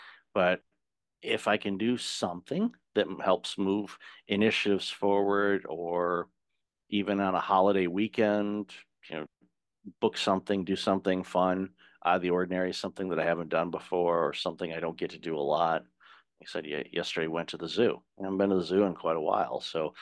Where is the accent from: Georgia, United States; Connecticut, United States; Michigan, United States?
Michigan, United States; Detroit; I'm originally from Detroit. And in downtown Detroit, there is a statue of Joe Louis, the late boxer's fist.